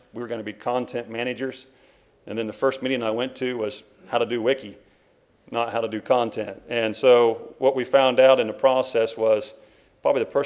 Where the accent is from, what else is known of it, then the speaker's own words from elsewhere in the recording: Kentucky, United States; One, because I'm from Kentucky